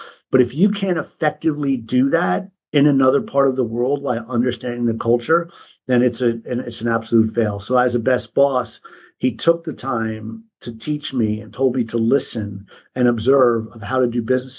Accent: United States; Unfortunately, as an American, because we're America, most people that own passports, all they go to are the Caribbean and maybe Mexico, right?

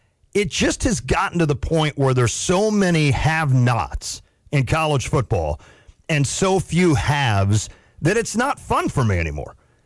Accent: Illinois, United States; And the mom started laughing because they knew I was from Illinois.

